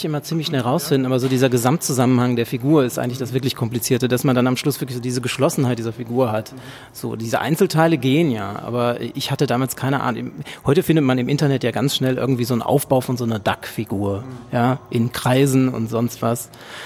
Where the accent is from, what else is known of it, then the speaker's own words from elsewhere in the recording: North Rhine-Westphalia, Germany; now in Berlin, Germany; Ja, also erstmal, ich komme aus dem Ruhrgebiet. Ich bin also nach Berlin zugezogen